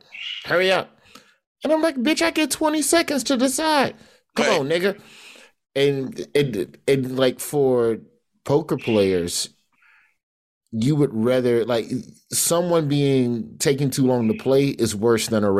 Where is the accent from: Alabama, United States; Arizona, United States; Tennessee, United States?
Alabama, United States; Birmingham; I'm from Birmingham.